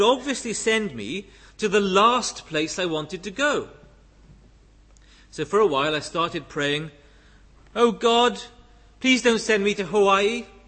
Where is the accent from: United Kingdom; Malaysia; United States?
United Kingdom; Wales; So although I'm from South Wales, in some respects my gifting means I'm better at doing ministry in North Harts than I was in Bridgend.